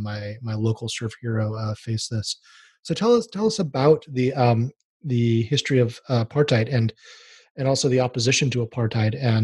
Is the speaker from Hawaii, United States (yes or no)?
yes; Hawaii, United States; Growing up in Hawaii as a surfer, one of my heroes was Dane Kealoha, a native Hawaiian surfer